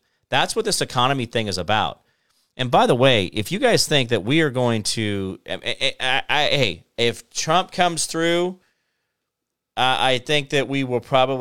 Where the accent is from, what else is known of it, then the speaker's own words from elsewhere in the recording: United States; I guess that's just me being an American and having my head up my butt all the time